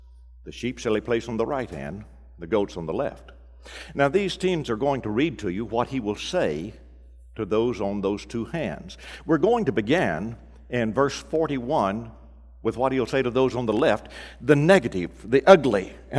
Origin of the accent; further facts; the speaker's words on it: Arkansas, United States; we actually sang this in those country churches where I grew up in Arkansas.